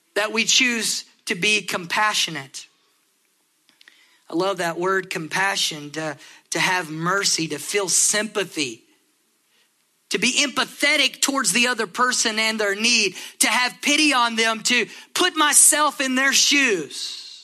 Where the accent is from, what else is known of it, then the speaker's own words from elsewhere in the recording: Texas, United States; here I am from Texas